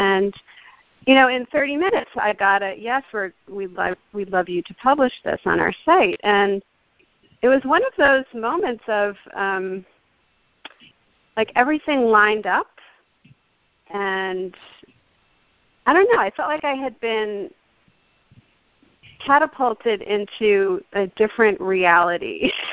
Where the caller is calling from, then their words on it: Massachusetts, United States; I'm calling from Massachusetts.